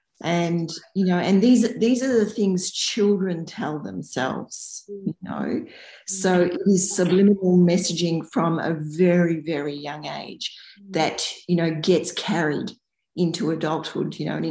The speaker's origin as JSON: {"language": "English", "town": "Broome", "region": "Western Australia", "country": "Australia", "tie": "born or raised there", "said": "I grew up in Broome, and we have a very strong local history, and that's based around the pearling industry and the pastoral industry to a certain extent."}